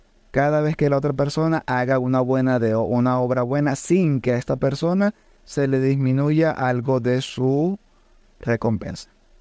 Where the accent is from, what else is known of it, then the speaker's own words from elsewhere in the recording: Venezuela; yo soy un venezolano, más criollo que la arepa de Reina Pepiada. Pero bien, los musulmanes provenimos de cualquier raza, cualquier nacionalidad, de todas las culturas del mundo.